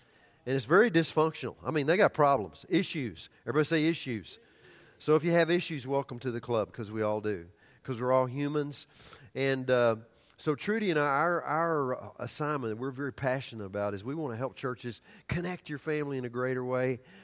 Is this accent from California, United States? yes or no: no; Oklahoma, United States; I'm from Oklahoma. We don't have snow. We have rattlesnakes.